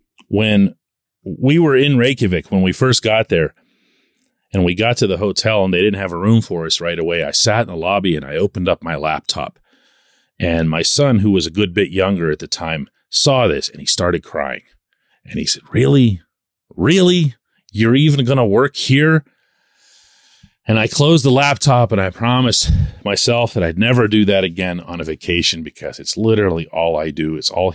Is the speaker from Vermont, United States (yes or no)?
no; Pittsburgh, Pennsylvania, United States; He's never been to Serbia, where my ancestors are from. I'm born and raised in Pittsburgh, but we still have a lot of family, uncles, aunts, cousins, and so forth in the Belgrade area